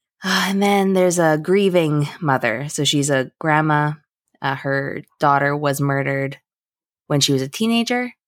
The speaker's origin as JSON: {"language": "English", "country": "Canada", "said": "So it's exotic to me as a Canadian."}